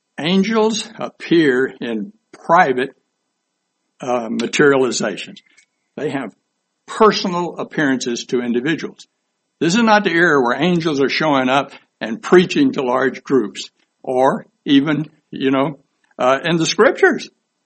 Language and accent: English; Houston, Texas, United States; Now, I'm from Houston, Texas. If somebody said that, this would be pretty weird, all right. But in South Carolina, that's not uncommon.